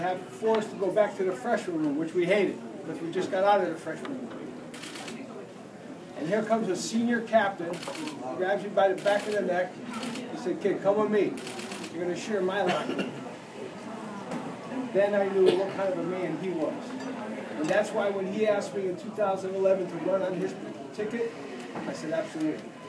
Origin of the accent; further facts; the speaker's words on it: Derby, United States; I was born and raised in Derby, and I am a 1969 graduate of Derby High School.